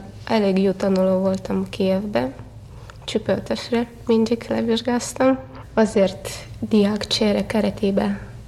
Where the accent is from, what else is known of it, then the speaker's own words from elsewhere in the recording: Dniprodzerzhynsk, Dnipropetrovsk Oblast, Ukraine; born there; Hungarian is a second language; also born or lived in Donetsk / Kyiv / Poland; elég jól beszélek magyarul, amennyivel nem vagyok magyar, hanem szovjet állampolgára vagyok. Ukrán köztársaságban születtem, Dnyeprodzerzsinszkban, és utána vándoroltunk, mert az édesapám katona volt, Donyeck, elég nagy város.